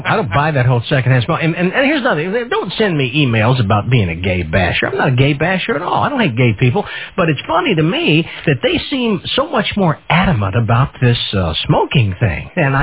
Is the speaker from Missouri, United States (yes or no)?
yes; St. Louis, Missouri, United States; now in Wildwood, United States; My hometown is St. Louis.